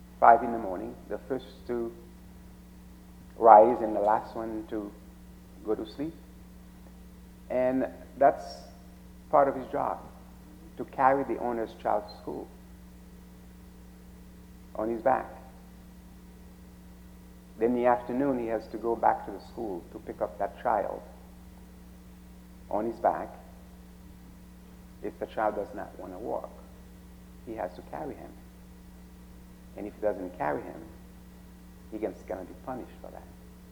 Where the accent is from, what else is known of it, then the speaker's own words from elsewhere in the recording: Haiti; moved away; I am from Haiti. I was born there. It's a place where the poverty is unbelievable. It's grinding poverty.